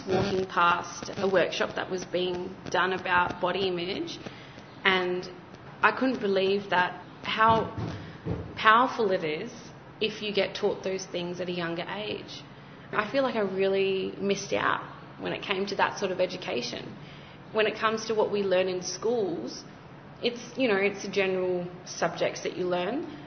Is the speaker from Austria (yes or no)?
no; Perth, Western Australia, Australia; growing up in Perth, and how a lot of the racial slurs or incidents that happened as a kid, I didn't really understand until I grew up